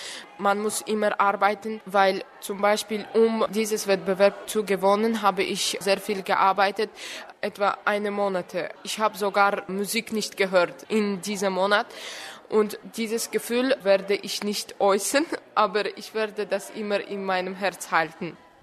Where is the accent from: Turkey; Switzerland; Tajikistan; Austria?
Tajikistan; German is a second language; now in Germany; In Deutschland ist so wie in meiner Heimatstadt vielleicht irgendwelche Speise. Ist ein bisschen ähnlicher so wie in Tadschikistan.